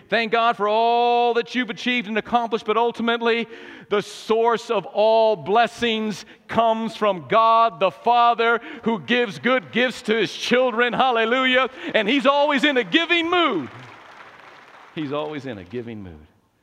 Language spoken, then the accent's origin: English; Texas, United States; They said, you must be from Texas. I said, how'd you know? The you all must have given it away.